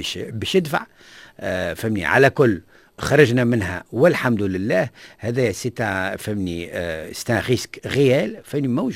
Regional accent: Tunisia

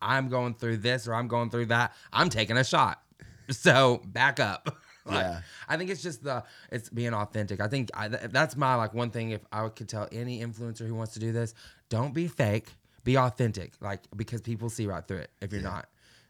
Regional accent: Arkansas, United States; moved away as an adult; also born or lived in Tampa, Florida; now in Nashville, United States; Like I said, I'm originally from Arkansas, and then I moved, after I graduated high school, I moved to Tampa, Florida for a few years.

